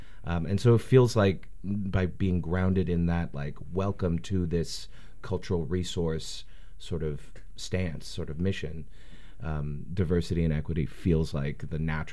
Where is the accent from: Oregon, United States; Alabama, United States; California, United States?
Oregon, United States; Portland; Born and raised in Portland. Yeah, I'm one of like five left in the city, I think.